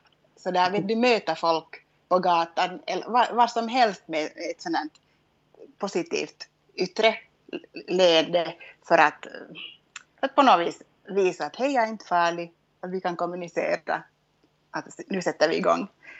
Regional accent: Pojo, Uusimaa, Finland; Och så säger jag då att jag är född och uppvuxen i Pujo i Raseborg.

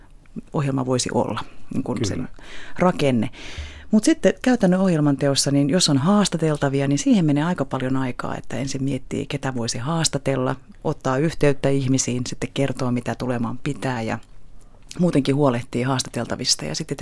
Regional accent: Turku, Southwest Finland, Finland; Olen sieltä kotoisin

